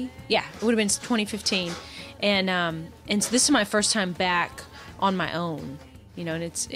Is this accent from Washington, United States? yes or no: yes; Morton, Washington, United States; now in Nashville, United States; I grew up in Morton, Washington. You know, population, I always say 900 to 1100, somewhere in there. And it's such a great place to be and to grow up.